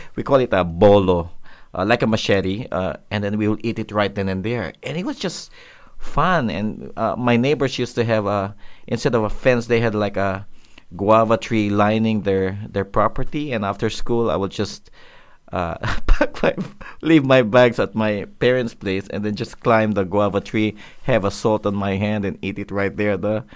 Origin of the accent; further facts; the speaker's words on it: Dagupan, Ilocos Region, Philippines; born there; I was born in the Philippines in a region called, city called Dagupan in province of Pangasinan, and my cultural heritage is Filipino.